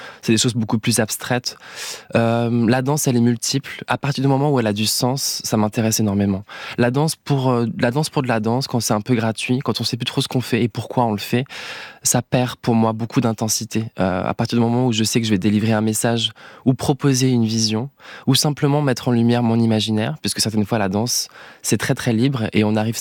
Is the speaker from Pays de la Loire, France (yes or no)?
yes; Nantes, Pays de la Loire, France; j'ai la chance d'être un enfant de la République, puisque en fait, j'ai grandi donc à Nantes.